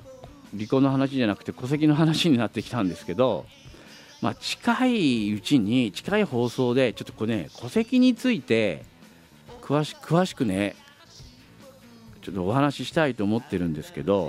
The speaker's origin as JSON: {"language": "Japanese", "town": "Iwamizawa", "region": "Hokkaido", "country": "Japan", "said": "私の出身の岩見沢でなんかライブを行うそうです"}